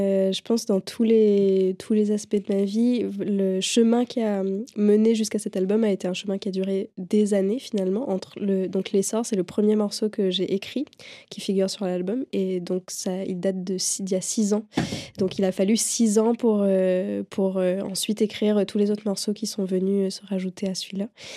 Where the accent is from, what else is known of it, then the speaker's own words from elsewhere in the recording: Mauritius; moved away as an adult; now in France; Donc, je suis partie de Maurice à 18 ans après avoir eu mon bac pour faire mes études en France au départ.